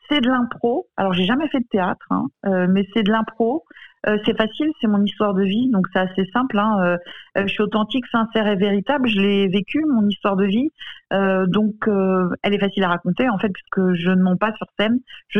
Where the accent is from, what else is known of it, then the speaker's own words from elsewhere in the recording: Le Mans, Pays de la Loire, France; Alors bah, parce que déjà, je suis du Mans.